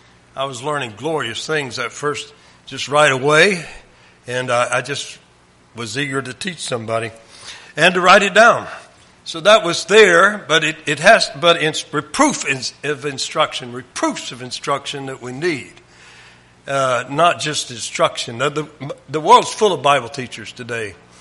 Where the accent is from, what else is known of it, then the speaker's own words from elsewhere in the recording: the South, United States; I grew up in Southern Baptist, and there was no rebuking in the preaching. It was soft, and the preachers were hirelings. A Southern Baptist preacher, for the most part, at least in the South where I grew up, is a hireling.